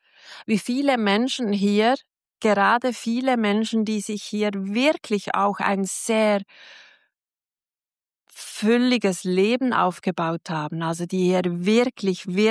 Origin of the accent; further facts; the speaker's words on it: Switzerland; ich komme ja aus der Schweiz